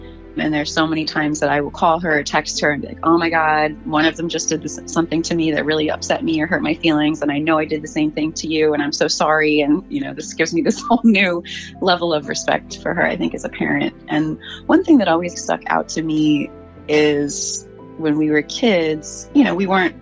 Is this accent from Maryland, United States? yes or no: yes; Maryland, United States; I grew up in Baltimore County, Maryland. I was born there